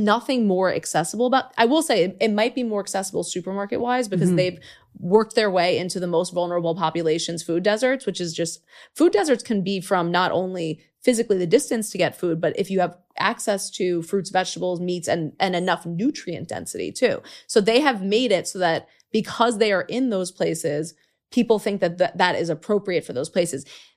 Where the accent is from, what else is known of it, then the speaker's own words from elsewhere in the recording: New York City, New York, United States; I grew up in New York City.